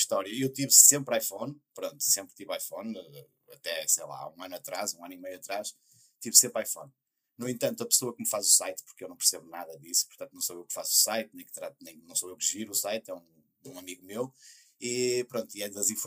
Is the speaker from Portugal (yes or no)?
yes; North, Portugal; a malta cá de cima tem o sotaque que nós temos, não é? Mas eu, se calhar, exagero porque tenho muito, muito, muito, eu sei.